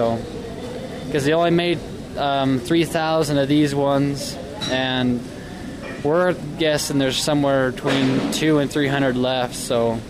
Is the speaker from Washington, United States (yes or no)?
no; Honeyville, Utah, United States; I'm from Honeyville, the vice president of our FFA chapter.